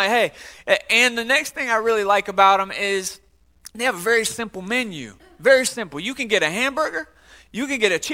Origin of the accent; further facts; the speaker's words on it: Atlanta, Georgia, United States; I'm originally from the East Coast. Is there anybody East Coast people in here? I didn't think so. So I'm from the East Coast. I'm from a place called ATL, Hotlanta, home of the Braves and Coca-Cola.